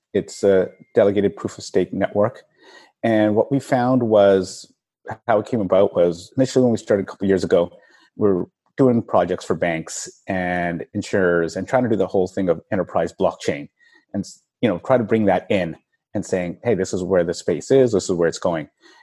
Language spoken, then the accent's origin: English; Vancouver, British Columbia, Canada; I mean, I'm from Vancouver originally.